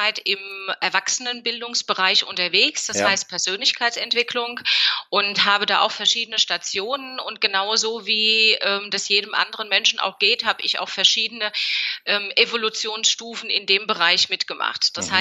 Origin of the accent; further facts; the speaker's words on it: Hesse, Germany; Ich komme in der Nähe aus Frankfurt